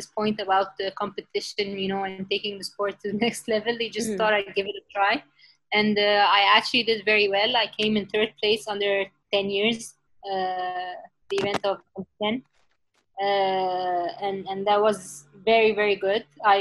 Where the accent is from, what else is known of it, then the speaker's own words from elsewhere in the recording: Alexandria, Alexandria Governorate, Egypt; I'm originally from Alexandria in Egypt.